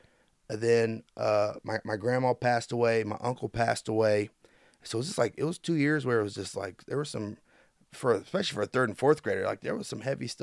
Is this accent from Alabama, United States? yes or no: no; Falmouth, Kentucky, United States; Yeah, I grew up in Falmouth, born and raised there.